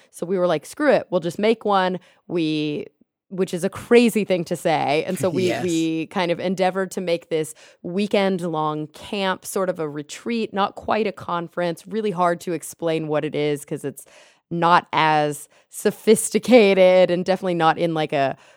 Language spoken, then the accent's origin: English; Plano, Texas, United States; I know I went to college in Denton. I'm from Plano, yeah. Texas, but I went to college in Denton, which is where UNT is.